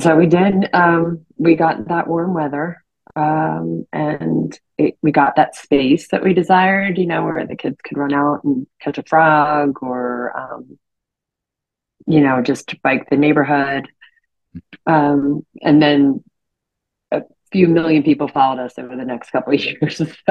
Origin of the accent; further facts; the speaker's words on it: Philadelphia, Pennsylvania, United States; we lived in an urban environment where we were right outside of Philly. I was born in Philadelphia. So I'd always lived in that hustle and bustle.